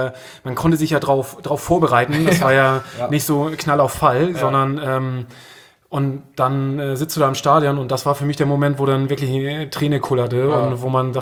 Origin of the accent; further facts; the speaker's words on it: Schleswig-Holstein, Germany; now in Hamburg, Germany; ich bin aufgewachsen oben im Norden bei Husum. Das ist in Nordfriesland.